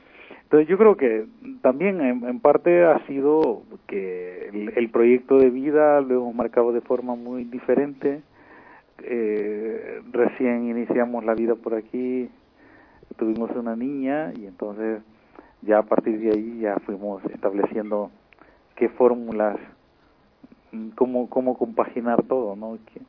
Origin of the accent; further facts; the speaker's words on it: El Salvador; now in Madrid, Spain; Sí, yo soy de Salvador.